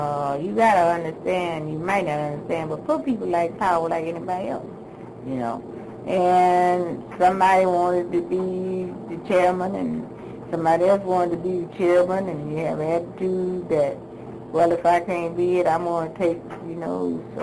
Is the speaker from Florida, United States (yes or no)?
no; Little Rock, Arkansas, United States; I organized a group in my hometown back in Little Rock, and was a very strong group there.